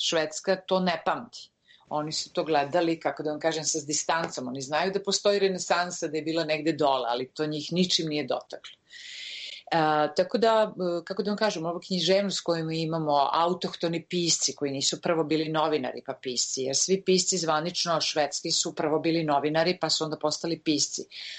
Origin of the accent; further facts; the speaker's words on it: Serbia; moved away as an adult; now in Sweden; Ja sam iz Srbije i tadašnje Jugoslavije izašla da osvojim svet, normalno, kao svaka glumica.